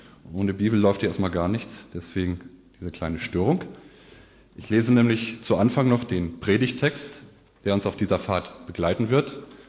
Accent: Northern Germany, Germany; Ich als Norddeutscher, ich komme aus der Nähe von Hamburg

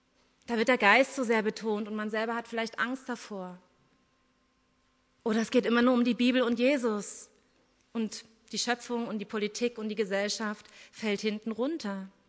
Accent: East Germany, Germany; Ich habe durch meine Kindheit in der DDR verschiedene Frömmigkeitsformen wahrgenommen.

